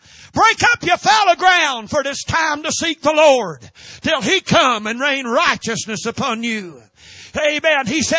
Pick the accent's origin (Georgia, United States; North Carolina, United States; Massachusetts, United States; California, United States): North Carolina, United States; My daddy had a garden when I was a boy. And we're from Randolph County, North Carolina, right in the center of the state.